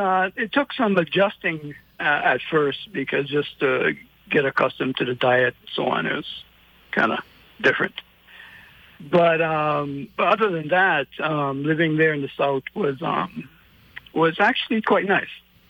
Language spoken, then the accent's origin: English; St. Croix, U.S. Virgin Islands; St. Croix. Yeah, I grew up in St. Croix.